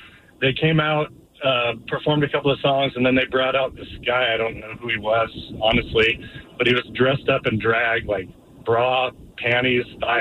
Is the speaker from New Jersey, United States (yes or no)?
no; Seattle, Washington, United States; I mean, I've seen a lot of great concerts, obviously, growing up in Seattle.